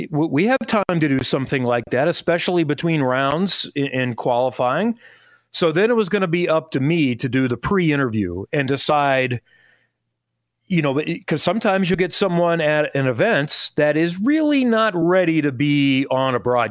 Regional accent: Indiana, United States; So, I'm from the Ben Davis area. I'm not from Kokomo or Franklin or other parts. I grew up in a diverse background, and I listened to … as a kid.

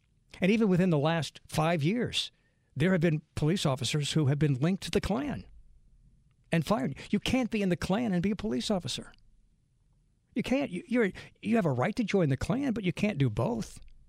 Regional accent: New Orleans, Louisiana, United States; for many years in the movies, dialect from New Orleans was depicted as a southern draw, like somebody from Atlanta, and that's not the way we talk down here.

